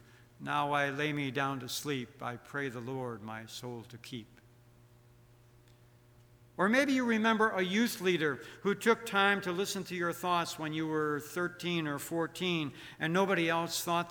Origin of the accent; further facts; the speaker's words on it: New York, United States; 2 years before my home state of New York allowed teenagers to drive.